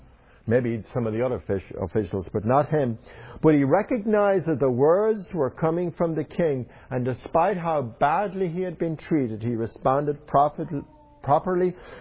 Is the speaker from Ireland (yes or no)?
yes; Ireland; The Irish, growing up in Ireland, were known to have our Irish temper